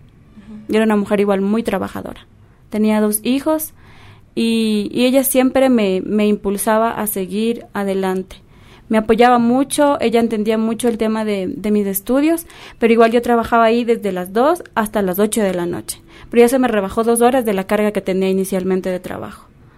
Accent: Cevallos, Tungurahua, Ecuador; Yo vengo de la provincia de Tungurahua, del cantón Ceballos específicamente, uno de los cantones más pequeños del Ecuador, y el cantón más pequeño, obviamente, de la provincia de Tungurahua.

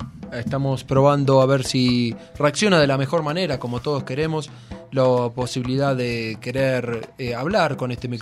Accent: Argentina; de Argentina, y estoy viajando

